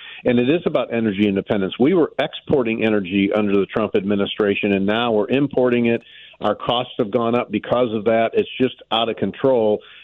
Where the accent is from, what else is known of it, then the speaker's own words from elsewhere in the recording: St. Louis, Missouri, United States; It's always great to be on my hometown of St. Louis